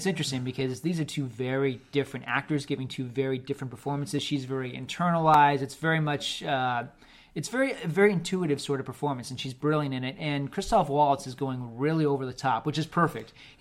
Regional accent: Hawaii, United States; growing up in Oahu, of course.

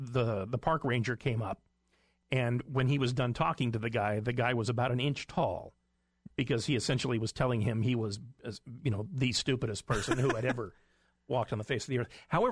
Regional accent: Twin Falls, Idaho, United States; I mean, I grew up in the Magic Valley in Twin Falls

